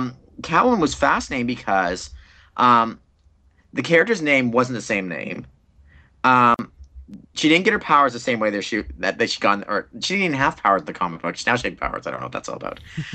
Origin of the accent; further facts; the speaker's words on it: Minto, Manitoba, Canada; When I grew up in Minto, Manitoba, because it was a school of like 40 kids.